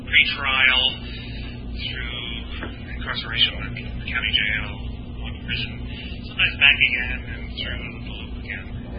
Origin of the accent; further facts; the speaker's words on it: Blue Hill, Maine, United States; I'm from Blue Hill.